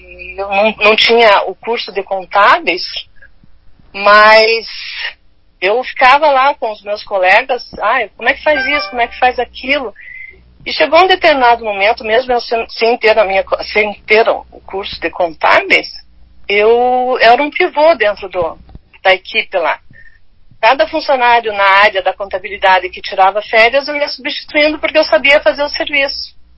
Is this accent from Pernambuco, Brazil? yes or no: no; Curitiba, Paraná, Brazil; also born or lived in Santa Catarina; eu moro em Curitiba, né, desde bebê, mas eu sou de Santa Catarina, eu sou nascida em Santa Catarina. Mas só que de Curitiba, posso me considerar uma curitibana, porque estou desde bebê aqui, né?